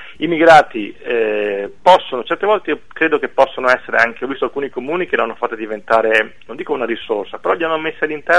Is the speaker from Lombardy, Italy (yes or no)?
no; Veneto, Italy; la nostra capacità come veneti, come europei, insomma, di riuscire a mantenere le nostre caratteristiche